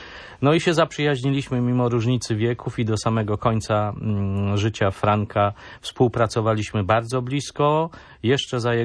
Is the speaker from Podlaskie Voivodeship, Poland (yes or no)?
no; Sopot, Pomeranian Voivodeship, Poland; U mnie zaczęło się tak, że się urodziłem w Sopocie, w pałacu. Chociaż oczywiście to brzmi śmiesznie, ale pałac na Stawowiu pełnił wtedy funkcję szpitala miejskiego. Jako jeden z ostatnich roczników, jako urodzony w Sopocie, po prostu nie wyobrażam sobie życia gdzie indziej.